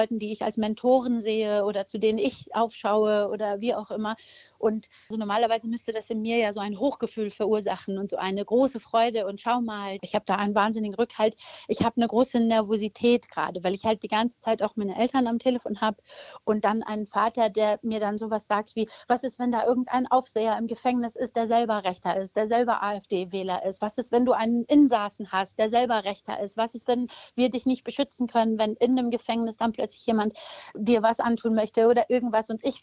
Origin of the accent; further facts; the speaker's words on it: Germany; Ich bin Deutsche, ich bin hier aufgewachsen